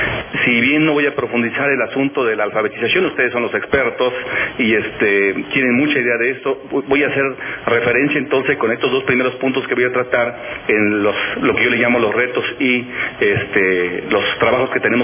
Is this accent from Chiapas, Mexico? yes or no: yes; Chiapas, Mexico; first language Tzeltal; Spanish is a second language; les he dicho en mi lengua madre, que es la lengua maya tzeltal de Chiapas